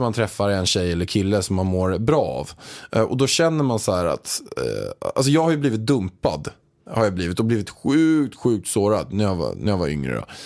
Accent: Kansas City, Missouri, United States; Swedish is a second language; moved away as an adult; now in Stockholm, Sweden; Jag är uppväxt i Kansas City i USA och flyttade till Stockholm när jag var 18, och idag är jag 27 år och har bott i Sverige 9 år. Jag har dubbelt medborgarskap, lärt mig svenska någorlunda bra i alla fall, och känner mig hemma i både Sverige och USA.

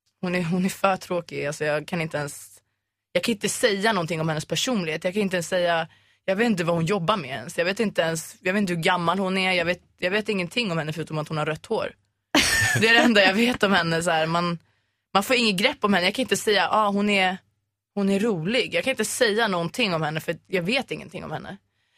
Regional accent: Sweden; Men jag är ju ändå svensk

